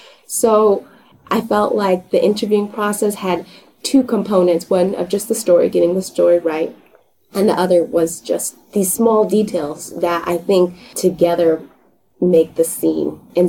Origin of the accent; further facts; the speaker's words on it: Vietnam; first language Vietnamese; English is a second language; You know, Vietnamese was my first language. English was not my first language. And I remember thinking as a young girl that I prefer to express myself in the written word